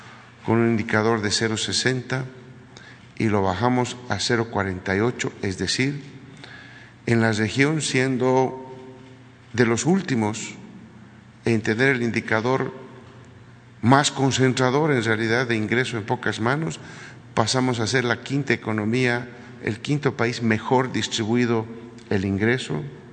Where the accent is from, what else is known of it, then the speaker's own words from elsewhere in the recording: Bolivia; recuperamos la patria para los bolivianos, recuperamos la demo